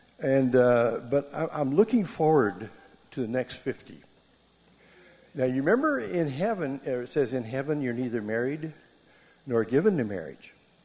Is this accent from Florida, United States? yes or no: no; Phoenix, Arizona, United States; We're from Phoenix, Arizona, and it's still nice here.